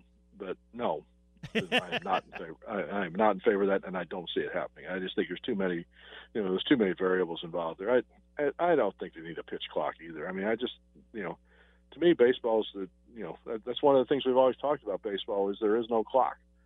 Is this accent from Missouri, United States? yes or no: yes; Springfield, Missouri, United States; I grew up in Springfield, Missouri.